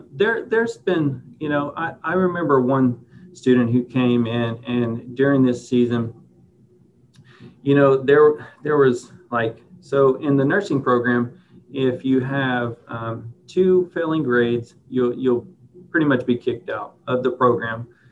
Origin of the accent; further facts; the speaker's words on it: Lake Charles, Louisiana, United States; now in Houston, United States; You know, originally I'm from Louisiana, which isn't too far away from here, Lake Charles area. So I understand diversity.